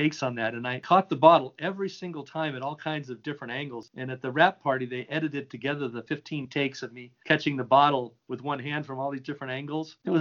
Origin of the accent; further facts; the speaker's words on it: Covina, California, United States; Just came to mind that parts of American Graffiti were shot in my hometown along Citrus Boulevard in Covina.